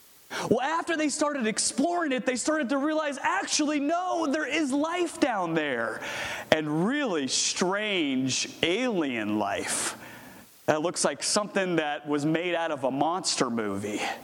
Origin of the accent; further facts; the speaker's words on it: Virginia, United States; Not only because I grew up near the ocean, because I'm from Virginia and right on the water